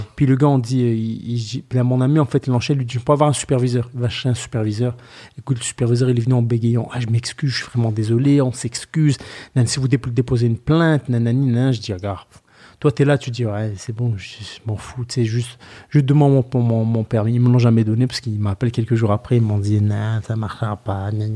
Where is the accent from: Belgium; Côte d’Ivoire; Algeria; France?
France; moved away as an adult; je me présente, bonjour, nanana, je voudrais faire, nanana, je viens de France.